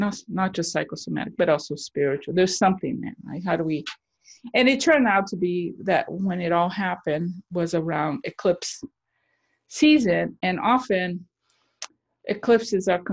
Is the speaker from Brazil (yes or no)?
yes; Brazil; also born or lived in United States; But I grew up, I grew up partially in Brazil, partially here. So, you know, truly bicultural.